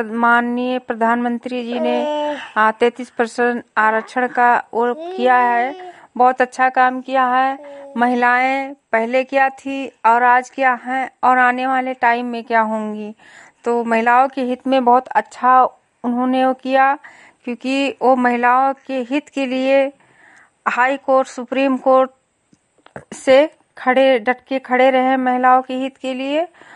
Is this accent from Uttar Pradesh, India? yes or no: yes; Vishweshwarganj, Uttar Pradesh, India; मैं विकास खंड विशेषगंज से हूं।